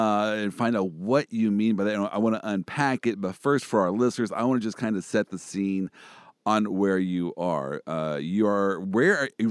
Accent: Kansas, United States; I'm from Kansas

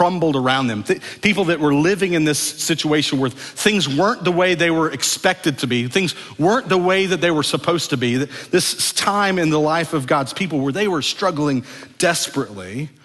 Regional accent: Mart, Texas, United States; Some of you have heard me tell my stories of growing up around Mart.

